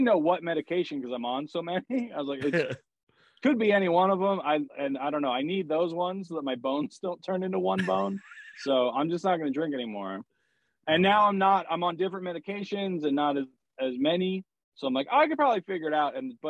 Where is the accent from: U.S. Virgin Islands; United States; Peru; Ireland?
Ireland; So like I'm very pale. I'm Irish.